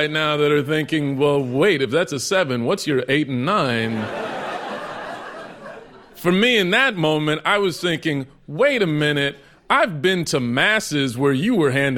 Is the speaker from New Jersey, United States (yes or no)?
no; Texas, United States; I grew up in Texas, which for those of you who don't know, Texas is one of those states that gets to determine what your children's textbooks are like.